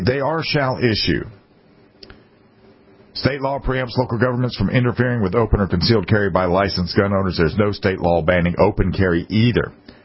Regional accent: South Carolina, United States; Number three, no surprise to me, South Carolina, my home state.

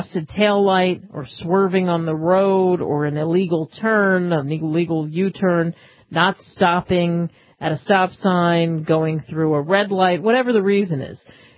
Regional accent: East Coast, United States; really growing up in the East Coast, not realizing what was happening in the Southwest

